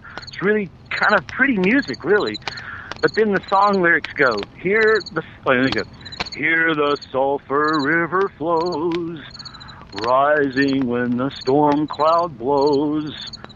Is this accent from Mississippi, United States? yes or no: yes; Mississippi, United States; growing up in Mississippi, on the border states up there in that area, and in a very similar kind of dense, piney woods region, this movie to me seemed like it had been made in my hometown